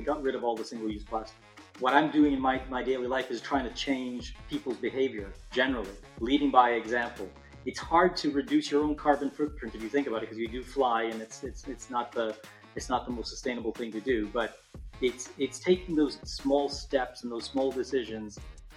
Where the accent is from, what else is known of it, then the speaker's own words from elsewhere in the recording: Canada; born there; I was born in Canada, but I'm Italian, so Godfather for sure.